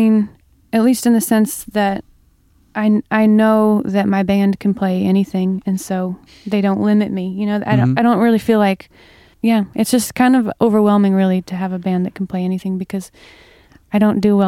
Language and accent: English; Idaho, United States; I'm from Idaho originally